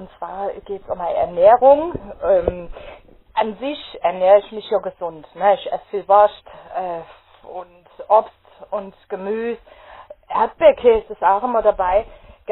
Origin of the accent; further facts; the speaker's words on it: Rhineland-Palatinate, Germany; Jetzt komme ich aus Rheinhesse und da ist es ja normal, ne, dass du Woll trinkst.